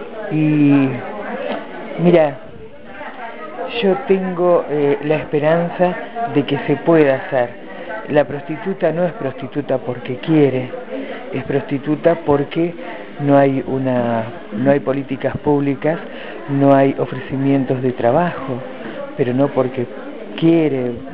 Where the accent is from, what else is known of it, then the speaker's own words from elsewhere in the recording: General Pico, La Pampa, Argentina; De General Pico, La Pampa.